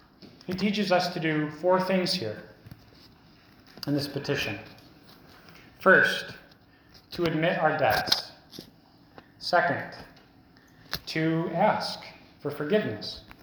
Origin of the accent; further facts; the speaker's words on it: United States; As an American, I can speak about certain obligations that I owe to my countrymen, to my government.